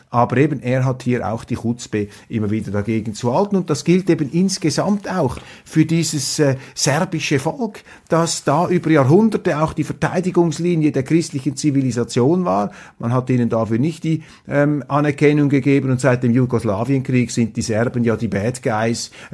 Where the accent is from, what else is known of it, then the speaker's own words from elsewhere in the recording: Switzerland; Aus serbischer Sicht und auch als Schweizer. Wir sind natürlich Fans von Roger Federer